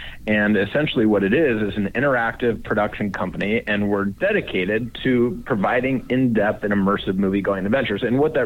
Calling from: Beverly Hills, California, United States; I'm calling you from our little office over in Beverly Hills that we have set up for the next couple months.

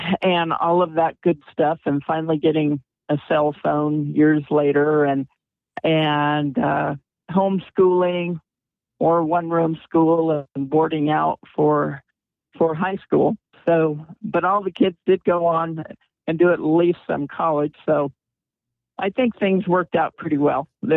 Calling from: New Mexico, United States; I'm actually calling in from the ranch that we live on, which is in the southern Sacramento Mountains of New Mexico.

